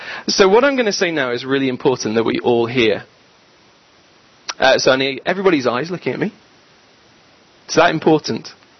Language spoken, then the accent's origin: English; United Kingdom; Or it may just be that we're British, and we're cynical.